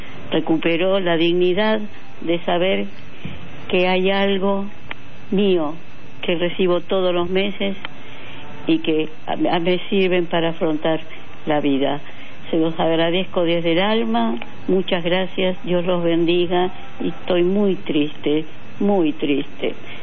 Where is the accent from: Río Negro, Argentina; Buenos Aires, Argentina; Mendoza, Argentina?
Buenos Aires, Argentina; soy de Núñez